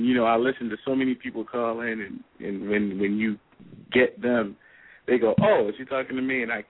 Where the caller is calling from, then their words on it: Baltimore, Maryland, United States; I'm calling from Baltimore.